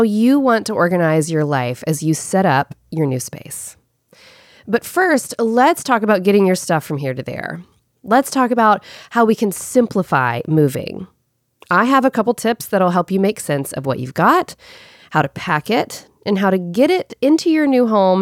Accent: Pensacola, Florida, United States; I moved back to my hometown of Pensacola, Florida, a place that's held my heart since I was a little girl.

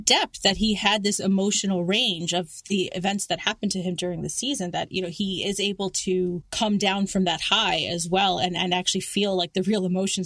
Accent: New York City, New York, United States; I'm from New York, where we are known for our cynicism, right?

